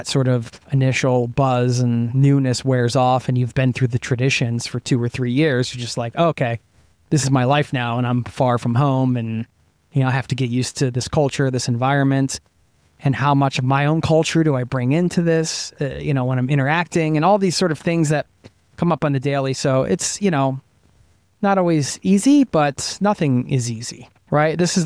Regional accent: United States; now in Norway; And I grew up in the States, so I had that upbringing experience.

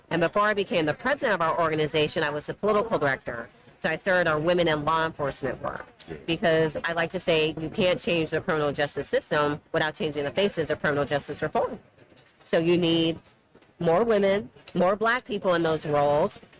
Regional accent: Las Vegas, Nevada, United States; now in Washington, United States; I'm in D.C. now, but I'm originally from Las Vegas

